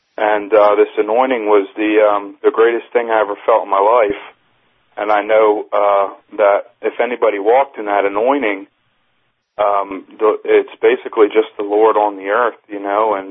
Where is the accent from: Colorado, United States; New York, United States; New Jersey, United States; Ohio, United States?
New Jersey, United States; I'm from New Jersey.